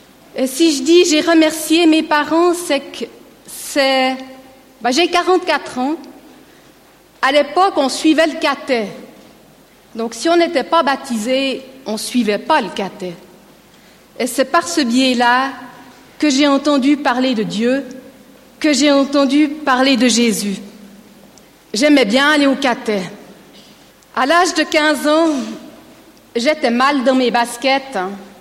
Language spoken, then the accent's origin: French; Estavayer-le-Lac, Fribourg, Switzerland; J'ai grandi à Estavayer-le-Lac, dans une famille non pratiquante, de père catholique et de mère protestante.